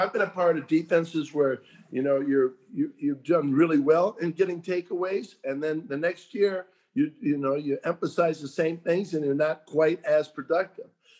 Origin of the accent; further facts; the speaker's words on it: Minnesota, United States; I mean, I grew up in Minnesota. I remember the Super Bowl, the Vikings game